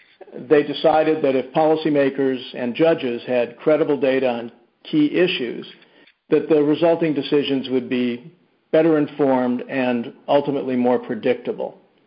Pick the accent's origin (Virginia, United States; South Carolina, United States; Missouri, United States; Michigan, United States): Michigan, United States; I grew up in the Detroit suburbs. My father had a community pharmacy, and from the time I was 12, I worked there every Saturday and every summer until I went to college.